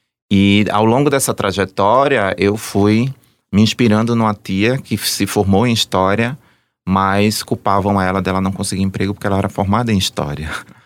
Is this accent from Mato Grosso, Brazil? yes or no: no; Recife, Pernambuco, Brazil; eu vim da periferia de Recife, nasci numa periferia comparada aqui com Maceió, eu diria que é um pouco uma mistura do Vale do Reginaldo com Jacintinho, que é Água Fria. E é um bairro historicamente ligado à população negra